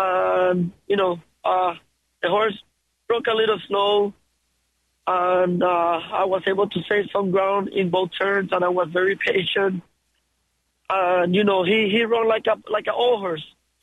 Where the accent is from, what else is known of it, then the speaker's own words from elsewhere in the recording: Puerto Rico; moved away as an adult; now in United States; I am 30 years old. I am from Puerto Rico. And I came to the United States to ride up here in 2013. And I've been based in the Mid-Atlantic since then.